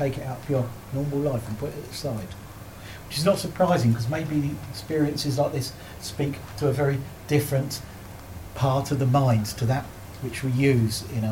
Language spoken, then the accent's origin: English; South East England, United Kingdom; I was born and brought up in Surrey, and of course, in the 60s, there was a Surrey puma, high-profile account.